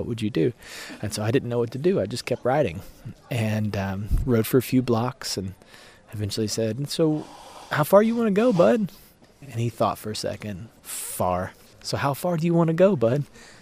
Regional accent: Lexington, Kentucky, United States; from my hometown of Lexington, Kentucky

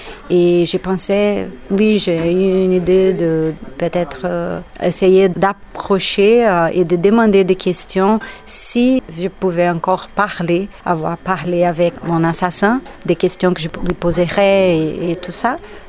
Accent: Brazil; French is a second language; je viens du Brésil

